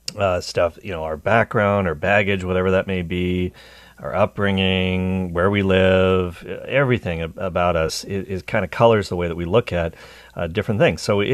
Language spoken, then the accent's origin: English; Ireland; but I'm Irish, so I can say that.